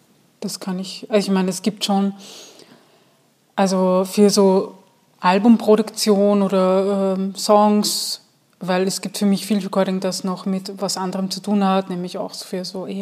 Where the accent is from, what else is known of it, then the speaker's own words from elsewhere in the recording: Lower Austria, Austria; Ja, ich bin im Dorf aufgewachsen